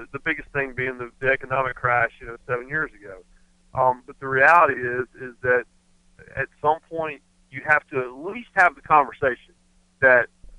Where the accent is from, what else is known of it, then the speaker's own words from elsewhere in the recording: Rockingham, North Carolina, United States; I'm from Rockingham. And, you know, I grew up watching Dale Sr. Win championships